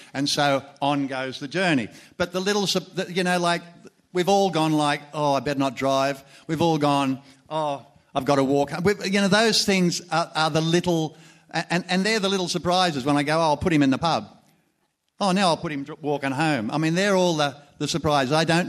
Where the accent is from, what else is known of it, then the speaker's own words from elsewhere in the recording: Panania, New South Wales, Australia; when I was a little kid growing up in Panania